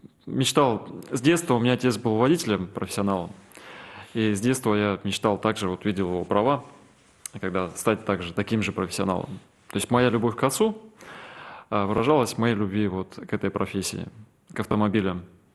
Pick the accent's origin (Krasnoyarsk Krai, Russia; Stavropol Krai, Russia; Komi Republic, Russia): Komi Republic, Russia; Ukhta; born there; now in Saint Petersburg, Russia; родился я на севере, город Ухта, Республика Коми. Мои родители, отец сам с Белоруссии, с Могилевской области, мама с Кировской области.